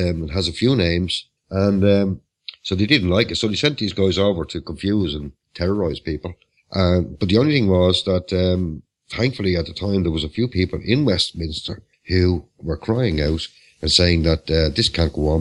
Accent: Ireland; I was fed myself as an Irish person growing up in school.

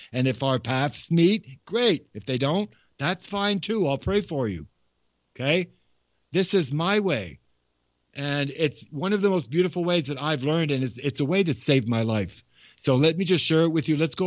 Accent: Massachusetts, United States; The Wampanoag, the people that I grew up with in Massachusetts, that's what they said.

